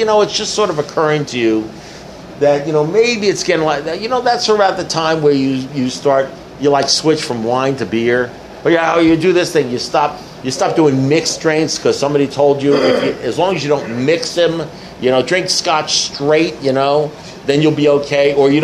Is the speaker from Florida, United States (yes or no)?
yes; Coral Gables, Florida, United States; I'm an alcoholic from Carl Gables